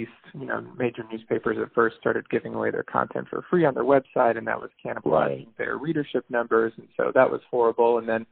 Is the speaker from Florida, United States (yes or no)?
yes; St. Petersburg, Florida, United States; I got my start at my hometown paper in St. Petersburg, and I really value local news.